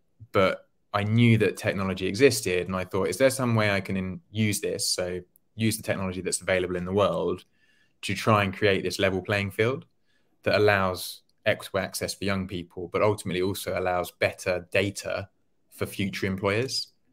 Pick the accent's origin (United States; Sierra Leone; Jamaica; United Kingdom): United Kingdom; Portsmouth, South East England; I'm originally from Portsmouth and went back from university to live with my parents and wanted to quickly get out and spread my wings.